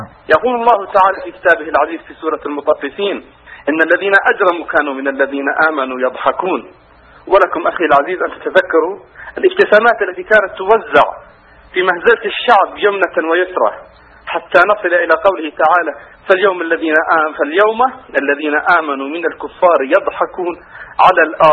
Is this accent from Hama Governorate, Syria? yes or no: no; Daraa, Daraa Governorate, Syria; moved away; أنا بداية أنا من درعا لكن لست الآن في درعا